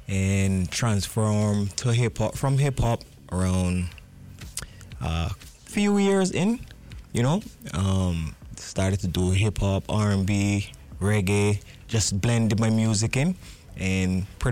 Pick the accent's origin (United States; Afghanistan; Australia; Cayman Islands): Cayman Islands; Born and raised in the Cayman Islands.